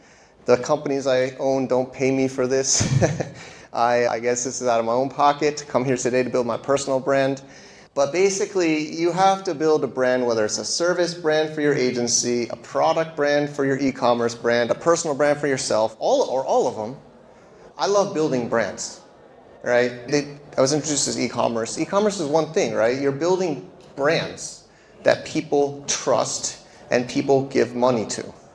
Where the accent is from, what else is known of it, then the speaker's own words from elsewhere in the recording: New York City, New York, United States; moved away as an adult; now in China; But I'm American still. Trying to become a not American, but I'm still American